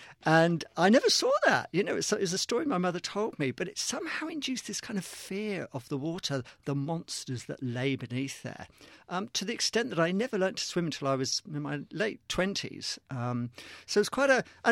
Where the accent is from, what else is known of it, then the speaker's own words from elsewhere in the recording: Southampton, South East England, United Kingdom; born there; I was born in Southampton, right by the sea, and I was so scared of it.